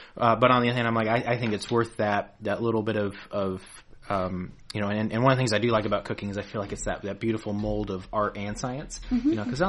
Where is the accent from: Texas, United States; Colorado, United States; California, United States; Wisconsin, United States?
Colorado, United States; I do want to say I'm from Colorado, and we like to joke in Colorado that every season is grilling season.